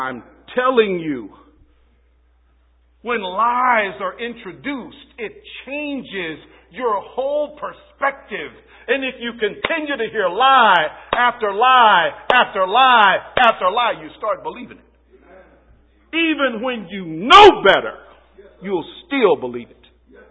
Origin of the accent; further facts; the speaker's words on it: Florida, United States; You know, when I grew up in South Florida, guys used to pride themselves on how good their rap was.